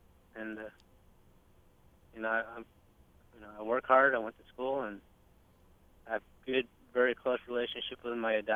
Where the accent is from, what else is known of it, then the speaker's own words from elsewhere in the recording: Cahokta, New York, United States; I grew up in Cahokta, New York, and I graduated, you know, in a class of 18 kids, where 10 of us started kindergarten together. The town's only 600 people.